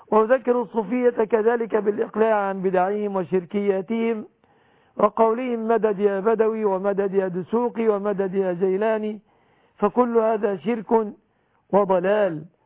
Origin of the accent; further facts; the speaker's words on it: Egypt; بلادنا مصر